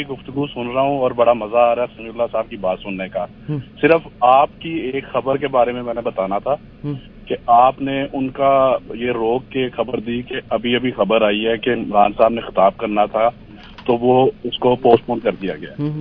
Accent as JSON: {"language": "Urdu", "region": "Khyber Pakhtunkhwa", "country": "Pakistan", "moved": "yes", "lives_now": "Canada", "said": "میں کے پی سے ہوں"}